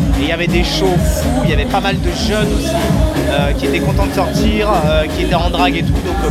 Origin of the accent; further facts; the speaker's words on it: Nîmes, Occitanie, France; Moi, je suis de Nîmes et ils font pas mal de trucs depuis un petit moment.